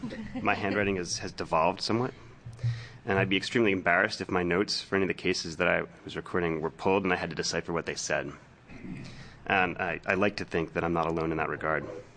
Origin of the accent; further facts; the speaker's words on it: Portland, Oregon, United States; I'm a programmer from Portland